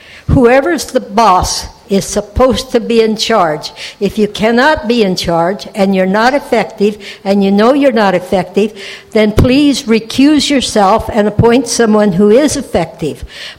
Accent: Oceano, California, United States; And I'm really ashamed anymore to say I'm from Oceano, and I love Oceano

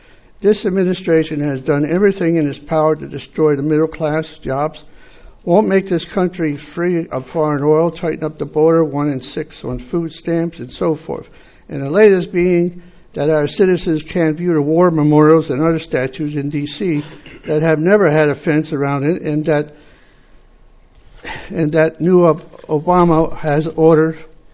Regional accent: Los Osos, California, United States; from Los Osos, where lately we are seeing our citizens being tired of being ripped off by all levels of government.

